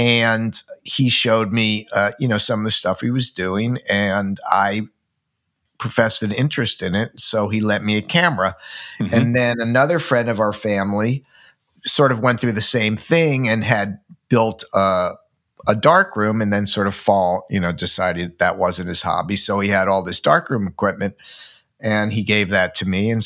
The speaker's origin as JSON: {"language": "English", "region": "New Jersey", "country": "United States", "tie": "born or raised there", "said": "Well, I grew up in New Jersey, So I grew up in the 50s, so it was the advent of television, and my mother was an insomniac, and living outside New York City, you could watch movies all night long."}